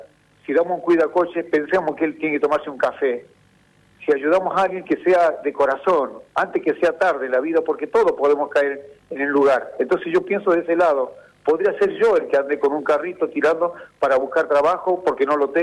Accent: Salta, Argentina; Yo soy de Salta y en este momento estoy en Salta porque me vine acá a hacer la misión.

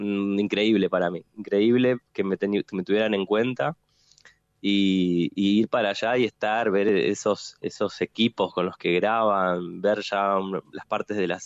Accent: Paysandú, Uruguay; now in Montevideo, Uruguay; porque soy oriundo de Paysandú. Pero vivo en Montevideo, vivo en la ciudad de Montevideo.

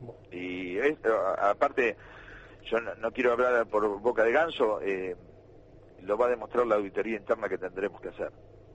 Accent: Alvarado, Buenos Aires, Argentina; yo soy de Alvarado toda la vida.

